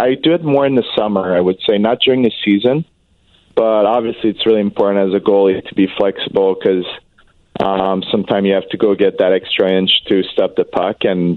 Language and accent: English; Montreal, Quebec, Canada; growing up in Montreal, obviously, the only channel I had as a kid was the Canadiens